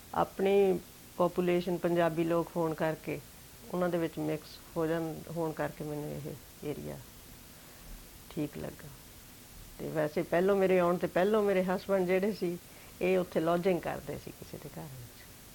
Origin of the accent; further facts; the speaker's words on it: Punjab, India; now in England, United Kingdom; ਮੈਂ ਇੰਡੀਆ ਦੇ ਵਿੱਚੋਂ 1962 ਵਿੱਚ ਇੱਥੇ ਆਈ ਸੀ। ਮੈਂ ਇੰਡੀਆ ਦੇ ਵਿੱਚੋਂ ਸਟੇਟ ਪੰਜਾਬ ਵਿੱਚੋਂ ਆਈ ਹਾਂ। ਉੱਥੇ ਮੈਂ ਸਟੂਡੈਂਟ ਸੀ।